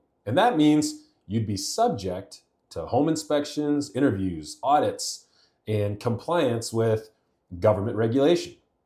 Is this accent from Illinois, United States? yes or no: yes; Illinois, United States; I also talked about a bill that was proposed last year in my home state of Illinois